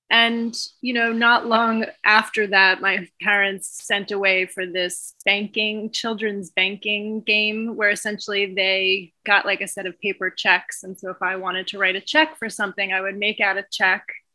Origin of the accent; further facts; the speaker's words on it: Baltimore, Maryland, United States; I grew up in Baltimore, Maryland.